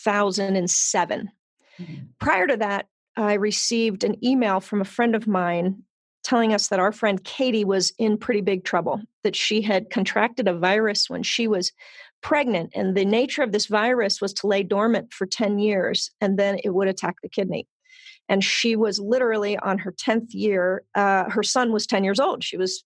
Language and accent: English; Cincinnati, Ohio, United States; I come from Cincinnati. Born and raised in Cincinnati, moved away a couple times, but keep coming back to this great area. I live in east side of Cincinnati with my wife